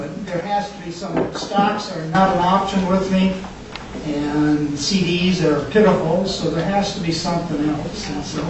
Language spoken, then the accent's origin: English; Minnesota, United States; Sure. Okay. I'm from Minnesota.